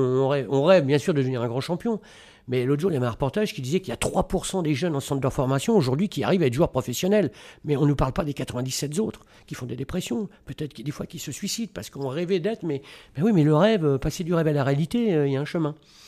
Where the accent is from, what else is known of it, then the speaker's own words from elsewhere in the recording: France; en tant qu'occidental, en tant que français, moi, je m'enrichis avec ces gens-là.